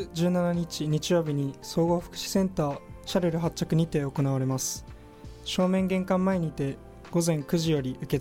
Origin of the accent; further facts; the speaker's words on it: Kuriyama, Hokkaido, Japan; きっかけは地元で仕事がしたいと思い、栗山町役場で働くことを決めました。